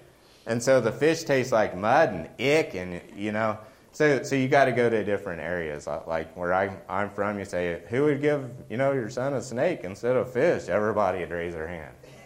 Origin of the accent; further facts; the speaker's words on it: Oklahoma, United States; Like, where I come from, Where I grew up in Oklahoma, we didn't have a bunch of rocks, right?